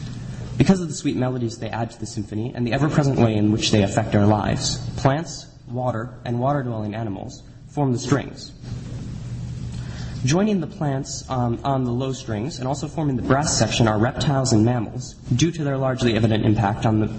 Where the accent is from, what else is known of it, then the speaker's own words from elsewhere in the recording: United States; So, as an American, I would naturally want to get a picture of it